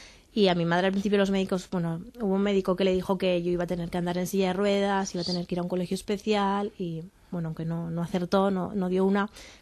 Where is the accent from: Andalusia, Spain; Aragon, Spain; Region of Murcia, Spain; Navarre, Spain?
Navarre, Spain; Pamplona; yo soy de Pamplona. Mis abuelos, por parte de padres, son guipuzcoanos